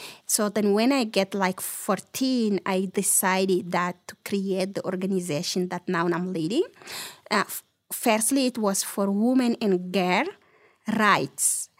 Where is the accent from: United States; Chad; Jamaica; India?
Chad; growing up at the community and going to school have been a big challenge for me.